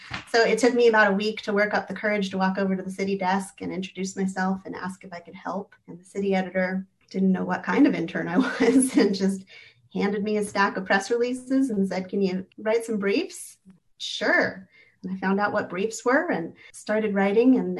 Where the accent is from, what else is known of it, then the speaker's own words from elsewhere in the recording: Camarillo, California, United States; I had lots of little internships, you know, with my hometown paper, where I covered the Ventura County Fair, lemon juice drinking contest. That was my first story that actually landed on the front page of the Camarillo Daily News.